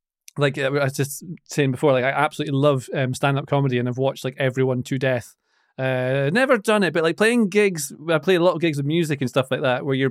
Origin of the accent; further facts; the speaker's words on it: Aberdeen, Scotland, United Kingdom; Like I grew up in Aberdeen, and so everyone supports Aberdeen there.